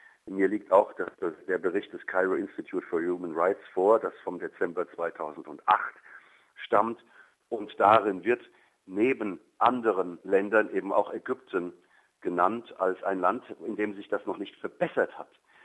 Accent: Germany; Also es ist nicht so ein Familienfest wie bei uns in Deutschland

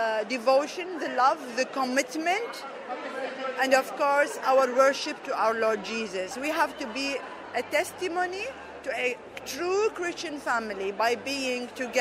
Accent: Baghdad, Baghdad Governorate, Iraq; We came from Baghdad via Beirut. We stayed overnight in Beirut, and we are so thrilled.

